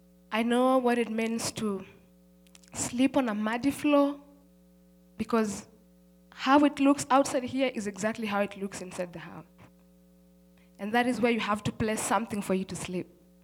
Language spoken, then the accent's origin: English; Nairobi, Kenya; born there; I was born in Mathare slums, Nairobi, Kenya, Africa.